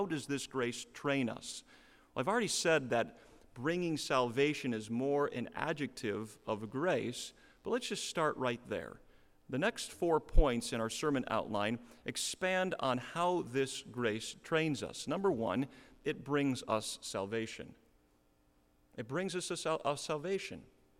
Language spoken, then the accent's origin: English; Iowa, United States; also born or lived in Washington; I'm kind of from Minnesota in my blood, but not really. I was born in Washington State, and I'm functionally a native of Iowa, but so who am I?